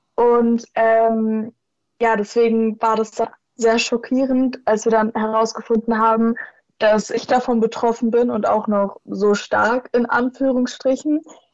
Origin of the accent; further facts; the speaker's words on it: Wiesbaden, Hesse, Germany; ich bin 16 Jahre alt und ich komme aus Wiesbaden.